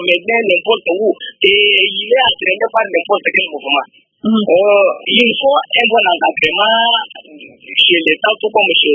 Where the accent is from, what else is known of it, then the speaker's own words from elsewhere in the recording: French Guiana, France; Il n'y a pas de loisirs chez nous en Guyane.